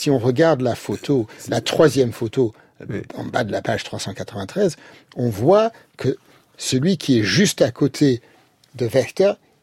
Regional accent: France; Je suis français.

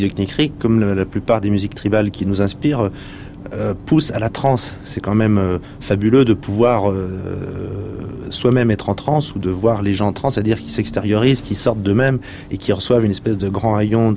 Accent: France; on est français

